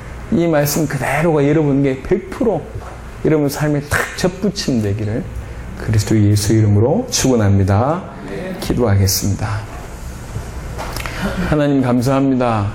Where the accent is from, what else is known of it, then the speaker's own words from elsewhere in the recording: Masan, South Gyeongsang, South Korea; 고향이 창원입니다. 정확하게 마산인데